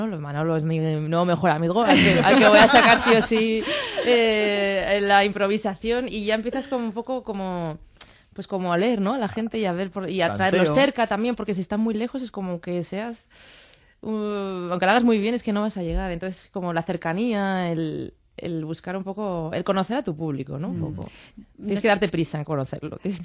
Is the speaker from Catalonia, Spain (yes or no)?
no; Pamplona, Navarre, Spain; moved away as an adult; yo soy de Pamplona, un poco la idiosincrasia de Pamplona, abandonas la Pamplona y vienes a la capital como a vivir tu sueño